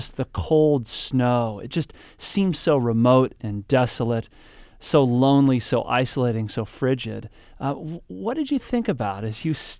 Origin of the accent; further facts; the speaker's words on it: Kansas City, Missouri, United States; Hey, that's my hometown.